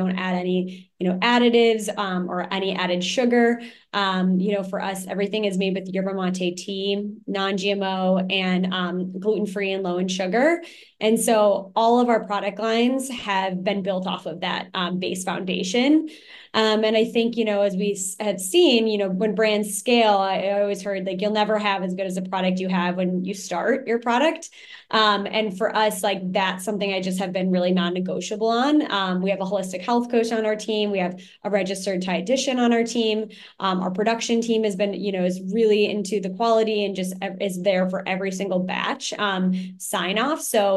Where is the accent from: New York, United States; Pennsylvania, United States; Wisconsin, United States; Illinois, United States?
Wisconsin, United States; For me, I grew up in Wisconsin.